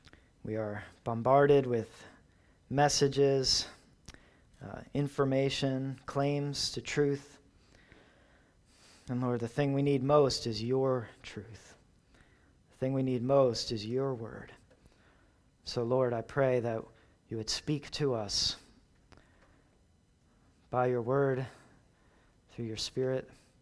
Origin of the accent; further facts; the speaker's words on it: Doylestown, Pennsylvania, United States; the movie Signs was filmed in the cornfields of my hometown, Doylestown.